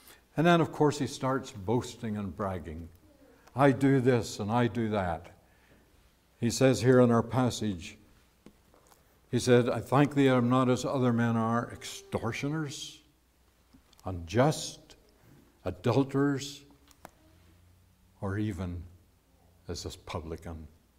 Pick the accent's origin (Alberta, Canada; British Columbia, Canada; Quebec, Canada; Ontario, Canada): Ontario, Canada; London; Well, my tag said I was from London, Ontario.